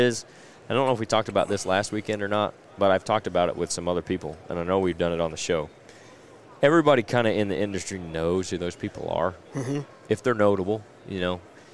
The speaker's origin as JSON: {"language": "English", "region": "Illinois", "country": "United States", "said": "So it's like, oh, we're from Illinois."}